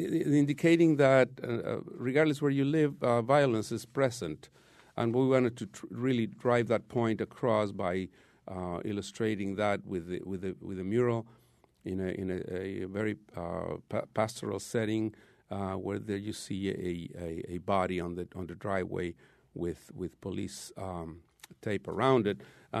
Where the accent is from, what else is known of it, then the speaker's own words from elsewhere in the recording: Mexico; coming from Mexico, I was born and raised and educated in Mexico, and art is part of our life, our daily lives